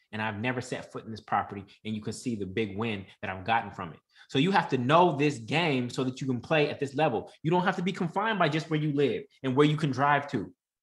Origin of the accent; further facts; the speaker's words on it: Oakland, California, United States; Then you invest where you're from. I'm from Oakland, so I bought in Oakland.